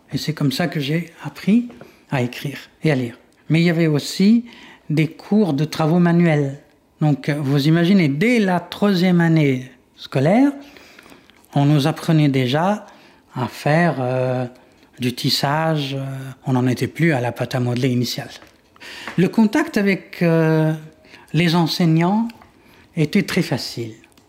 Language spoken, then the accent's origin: French; Ghardaïa, Ghardaïa Province, Algeria; Mon enfance à Gardaïa se partageait entre l'écoute de la radio jusqu'à pratiquement la scolarisation et l'exploration de l'espace qui m'entourait. J'étais dans une famille francophone. Mes parents ont fait l'école coloniale.